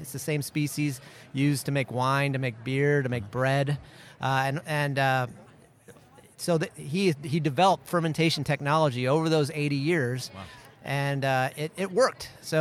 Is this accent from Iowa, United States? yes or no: yes; Iowa, United States; also born or lived in New York City; I grew up in Iowa and I left. I got my PhD in New York City, went to a biotech in the Research Triangle Park. Yeah. And I decided I needed to come back to Iowa.